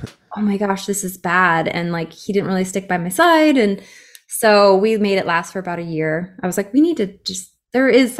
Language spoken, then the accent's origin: English; Phoenix, Arizona, United States; he's like, because he's from Phoenix, I'm from Phoenix. He's like, and then I moved back here